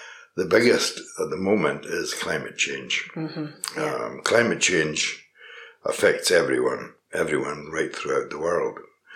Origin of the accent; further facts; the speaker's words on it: Glenelg, Scotland, United Kingdom; originally, we came from the West Coast, from a crofting background. In a small village in Glenelg, in the West Coast.